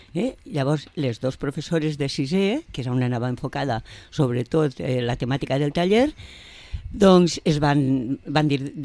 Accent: Vila-real, Valencian Community, Spain; vaig a fer un projecte per a Vila-real, que és el meu poble

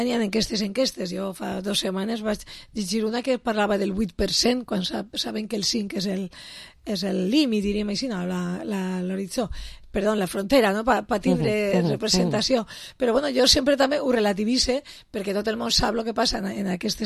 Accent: Betxí, Valencian Community, Spain; entre ells en Betxí, el meu poble

